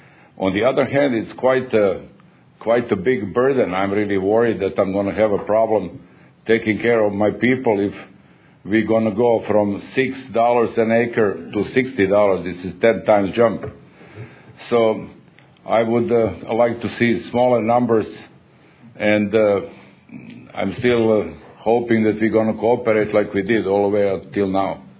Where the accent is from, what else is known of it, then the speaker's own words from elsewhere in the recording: Croatia; now in United States; I'm Croatian American. I came here in 1972.